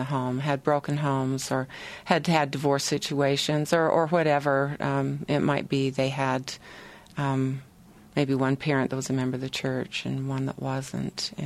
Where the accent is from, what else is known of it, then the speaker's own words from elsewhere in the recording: Rexburg, Idaho, United States; I grew up in Rexburg, Idaho. Mm-hmm. My father taught at Ricks College. He was head of the music department for several years there.